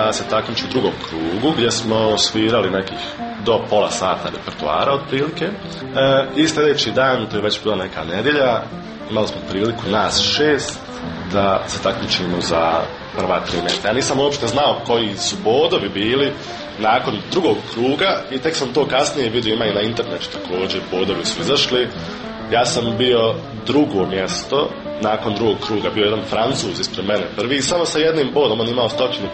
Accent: Tuzla, Federation of Bosnia and Herzegovina, Bosnia & Herzegovina; ja se osjećam i uvijek ću se i za 50 godina ću se osjećati kao Tuzlak, tako da moram da kažem da sam stvarno ponosan na neki način da dolazim iz, reći slobodno, najljepšeg grada iz Bosne i Hercegovine.

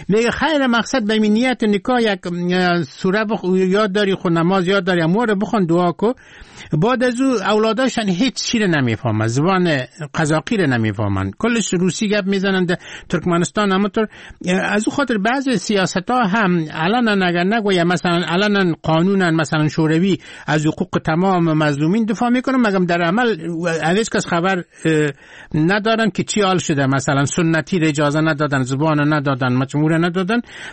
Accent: Afghanistan; ما از افغانستان هستم

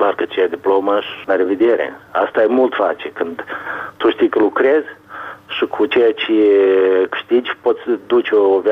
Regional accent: Moldova

